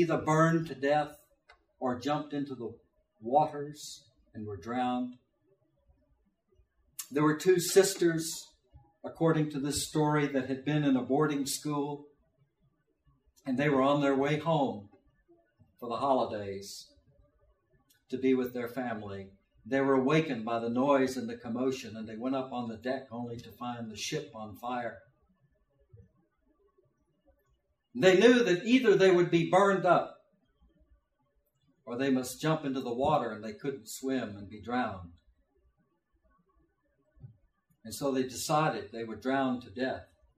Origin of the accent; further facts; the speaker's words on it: Reedsville, United States; I was brought up over here in Reedsville